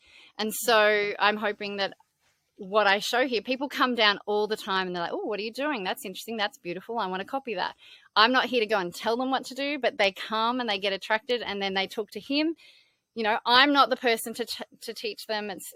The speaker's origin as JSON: {"language": "English", "country": "Australia", "said": "I am still an Australian. I'm very connected to that."}